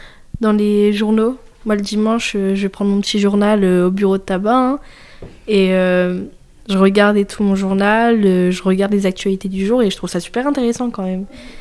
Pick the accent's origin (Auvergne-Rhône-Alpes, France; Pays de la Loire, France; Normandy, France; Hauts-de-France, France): Auvergne-Rhône-Alpes, France; Saint-Jean-en-Royans; Alors moi, je viens du Royan, Saint-Jean-en-Royan.